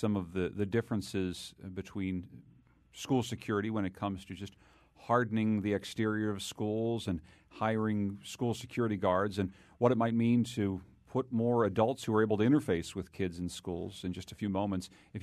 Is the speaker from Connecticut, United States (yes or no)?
yes; Winsted, Connecticut, United States; he went to my hometown of Winsted, Connecticut